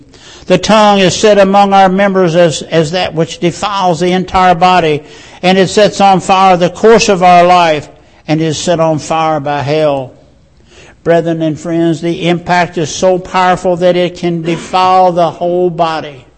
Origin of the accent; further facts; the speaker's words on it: Beaver Dam, Kentucky, United States; also born or lived in McHenry; Now, where I grew up in Ohio County, Beaver Dam and McHenry, it's called cursing, or more precisely, it's called cussing.